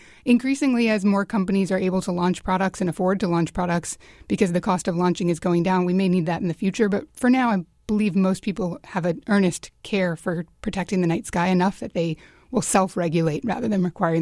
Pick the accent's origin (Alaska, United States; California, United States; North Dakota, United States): Alaska, United States; I was very fortunate because growing up in Alaska, it was common to see the Milky Way.